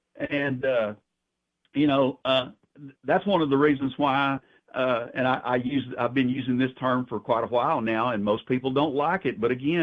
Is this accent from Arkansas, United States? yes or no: yes; Arkansas, United States; also born or lived in Louisiana / Mississippi; now in Alabama, United States; You know, I live in Alabama. I was born and raised in Arkansas. I've lived in Louisiana and Mississippi. You know, my people are the Southern people, and I'm a Southerner.